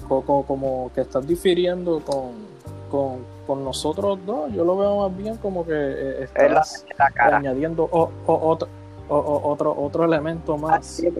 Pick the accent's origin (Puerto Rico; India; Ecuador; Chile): Puerto Rico; a fin de cuentas somos puertorriqueños.